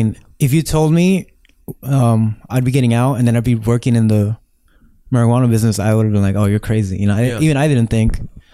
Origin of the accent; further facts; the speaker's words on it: Los Angeles, California, United States; I grew up right here in Echo Park, you know. So it wasn't the Echo Park you see now.